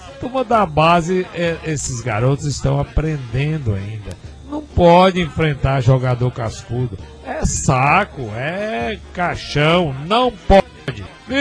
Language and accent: Portuguese; Minas Gerais, Brazil; Ô, gente, eu não vou torcer contra, não, porque eu sou mineiro